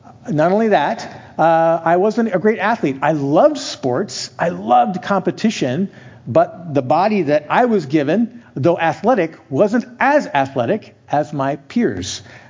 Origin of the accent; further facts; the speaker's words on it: California, United States; I grew up here in Amador County.